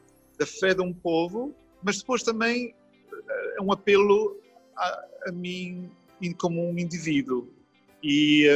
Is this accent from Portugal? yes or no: yes; Azores, Portugal; born there; teria que ser, obviamente, na ilha onde eu nasci, na ilha de São Jorge.